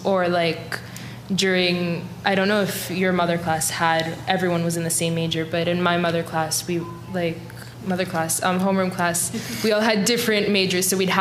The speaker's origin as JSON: {"language": "English", "town": "Tel Aviv", "region": "Tel Aviv District", "country": "Israel", "also_born_or_lived": "Boston", "said": "I'm from Tel Aviv, but I was born in Boston. A lot of people ask me why I don't have an Israeli accent."}